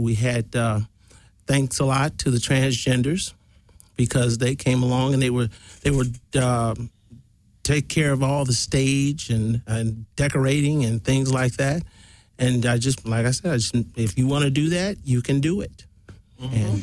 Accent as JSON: {"language": "English", "town": "Meridian", "region": "Mississippi", "country": "United States", "lives_now": "Los Angeles, United States", "said": "Oh, I'm from Meridian, Mississippi. Oh. I came here in 2000 to teach."}